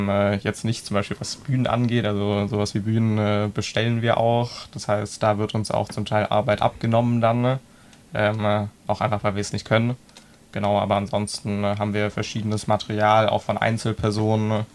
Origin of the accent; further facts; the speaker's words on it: Tübingen, Baden-Württemberg, Germany; Aber ich komme auch aus Tübingen. Das heißt, als Kind habe ich das auch schon früher mal erlebt